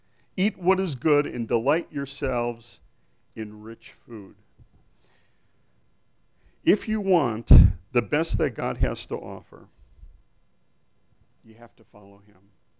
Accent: Milwaukee, Wisconsin, United States; born there; You know, I was born in Milwaukee, so I'll blame it on that.

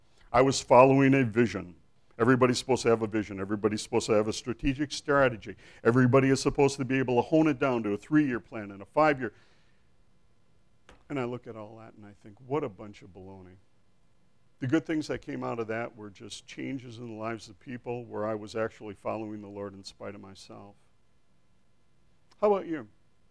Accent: Milwaukee, Wisconsin, United States; born there; You know, I was born in Milwaukee, so I'll blame it on that.

